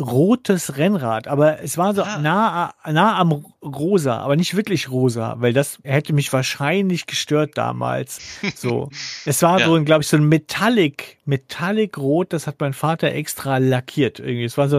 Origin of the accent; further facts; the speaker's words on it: Swabia, Germany; Ich, ich komme ja aus dem Schwabenland.